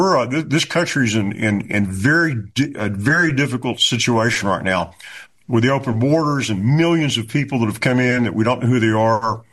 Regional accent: United States; So this is a big moment, probably the biggest moment in my life as an American.

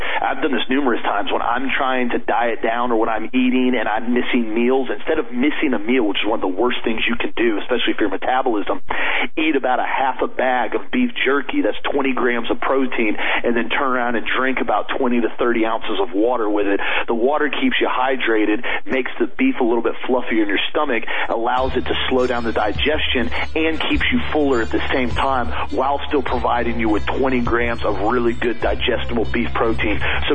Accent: the South, United States; I was raised in the South. I eat beef jerky all the time.

